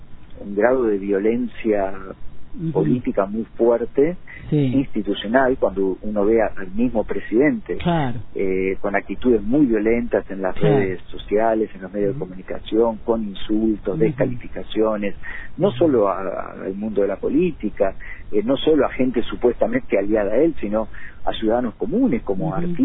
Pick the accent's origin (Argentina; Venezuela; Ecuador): Argentina; culturalmente como argentinos